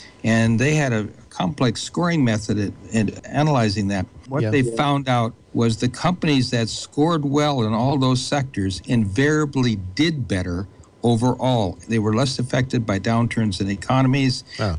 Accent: United States; But I, as an American, was just appalled at such arrogant stupidity coming out of the Republican Party.

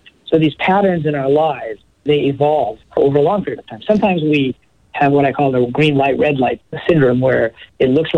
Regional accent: Pakistan; born there; I was born in Pakistan

